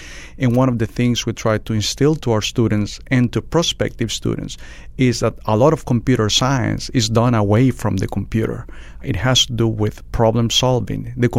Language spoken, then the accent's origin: English; San Salvador, El Salvador; growing up in San Salvador, soccer is the main sport.